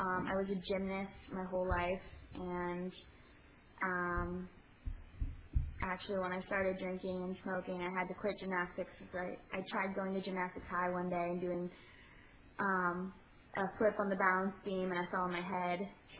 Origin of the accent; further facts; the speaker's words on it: Pittsburgh, Pennsylvania, United States; Well, I grew up in the Pittsburgh area, started drinking and smoking weed in sixth grade.